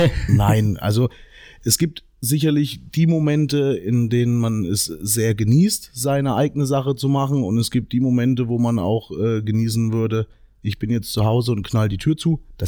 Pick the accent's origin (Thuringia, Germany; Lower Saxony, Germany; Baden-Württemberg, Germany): Thuringia, Germany; Meiningen; ich bin aus Meining